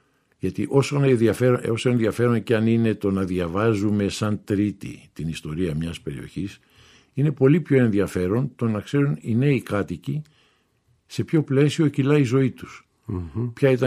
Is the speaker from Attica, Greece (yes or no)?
yes; Athens, Attica, Greece; born there; Εγώ γεννήθηκα στο Δουργούτη.